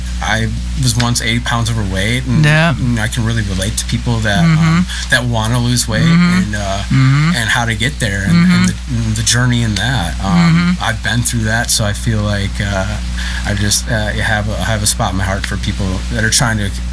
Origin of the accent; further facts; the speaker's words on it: Wisconsin, United States; now in Memphis, United States; You know, I'm a transplant. You know, I love that saying. I'm a transplant from Wisconsin.